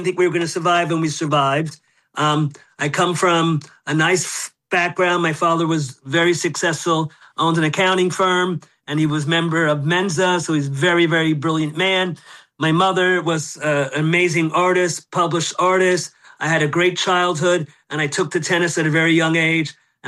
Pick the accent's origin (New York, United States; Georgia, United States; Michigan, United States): New York, United States; New York City; born there; I was born in New York City at Doctors Hospital.